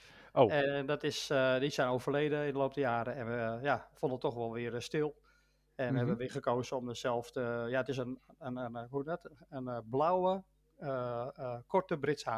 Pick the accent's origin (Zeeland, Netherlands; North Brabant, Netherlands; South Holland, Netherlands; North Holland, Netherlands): North Holland, Netherlands; Amsterdam; now in Almere, Netherlands; Ik kom uit Amsterdam en ik heb gezegd, Almere wil ik niet doodgevonden worden. Nou ja, dat is toch gebeurd. maar goed, ik woon er alweer inmiddels 22, bijna 23 jaar.